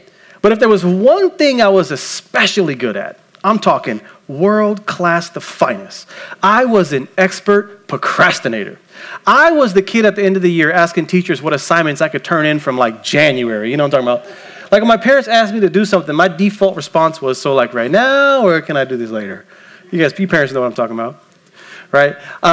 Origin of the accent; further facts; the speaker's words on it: Las Vegas, Nevada, United States; I grew up here in Las Vegas my entire life. And when I was younger, that used to shock a lot of people that my parents would decide to raise a family in this desert.